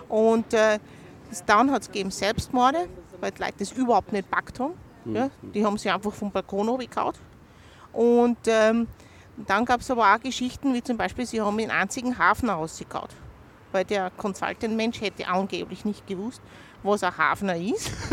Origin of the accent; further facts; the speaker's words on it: Kapfenberg, Styria, Austria; Ich komme ja aus Kapfenberg und ich habe in meiner Jugend, in den späten 80ern und in den 90er Jahren miterlebt, was Privatisierungen bedeuten.